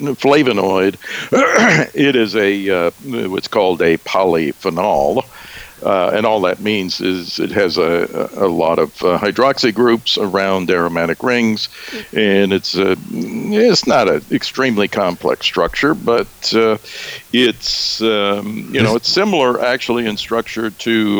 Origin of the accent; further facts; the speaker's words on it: New Orleans, Louisiana, United States; We were raised, my wife, too. She's from Baton Rouge, and I'm from New Orleans.